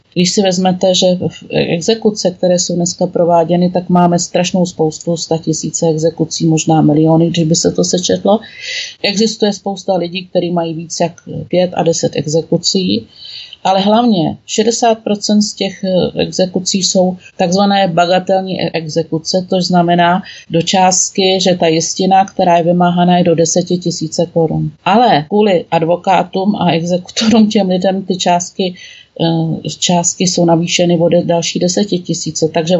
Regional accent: Humpolec, Vysočina Region, Czechia; born there; Ne, já jsem se narodila v Humpolci, což dneska patří pod kraj Vysočina, což mě velice mrzí, protože logicky ten okres Pelhřimov, kam Humpolec spadá, patřil pod jeho český kraj.

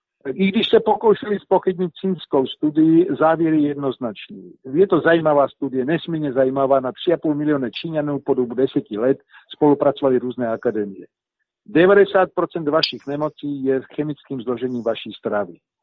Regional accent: Brno, South Moravian Region, Czechia; A jelikož jsem se sám narodil v Brně, SU Brňák.

